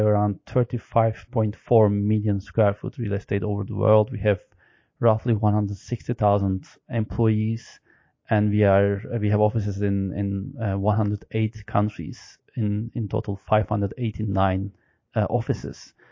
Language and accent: English; Istanbul, Turkey; English is a second language; now in Dubai, United Arab Emirates; I'm from Turkey, Istanbul, and I'm married. I have a small daughter. I enjoy living in this beautiful city in Dubai for the last 6 years.